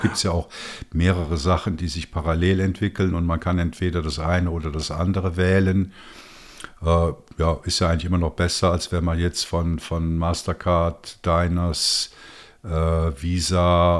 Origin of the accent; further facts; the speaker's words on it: Switzerland; als Schweizer bin ich dann halt mal gespannt, ob es den digitalen Euro, den digitalen Franken, dann auch in der Schweiz geben wird.